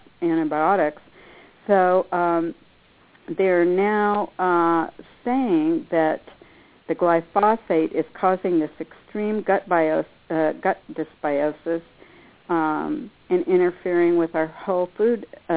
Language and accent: English; Coalinga, California, United States; we had crop dusters flying over our house when I grew up in Coalinga, California, right over the house.